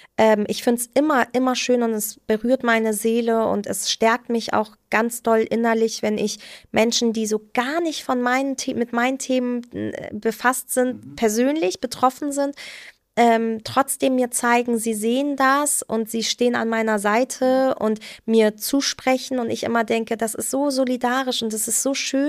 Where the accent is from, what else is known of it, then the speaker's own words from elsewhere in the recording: Iran; ich komme übrigens aus dem Iran.